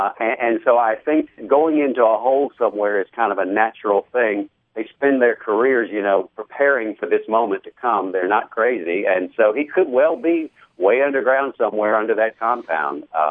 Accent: United States; as an American and one who's worked in this field, jubilation.

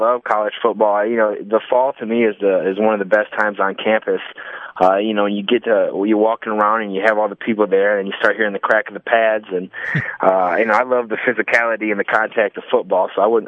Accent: Flint, Michigan, United States; that's kind of the way I grew up in Flint, never backing down from a challenge.

